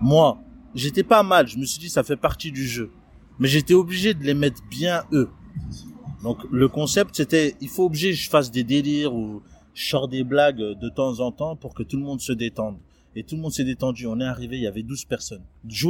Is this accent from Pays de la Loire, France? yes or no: no; Toulouse, Occitanie, France; si moi, je suis de Toulouse.